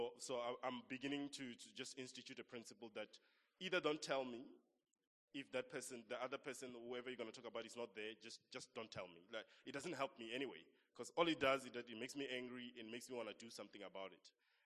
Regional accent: Limpopo, South Africa; now in Cape Town, South Africa; We're all here in Cape Town. I said, well, I could be called an economic refugee because I'm from Limpopo. So I'm here to work as well.

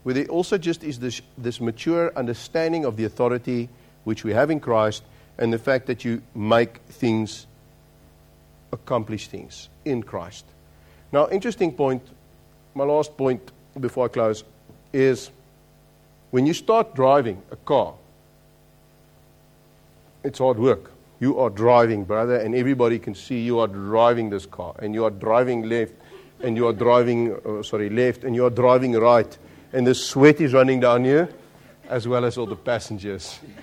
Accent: South Africa; I'm from South Africa. I haven't spent a lot of time in the UK, so it's a sort of a fresh view.

